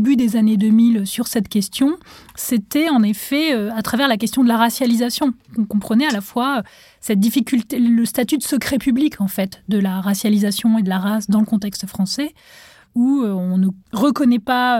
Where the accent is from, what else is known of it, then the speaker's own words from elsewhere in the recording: Tunisia; now in France; moi, j'ai grandi en Tunisie. Et donc, en arrivant en France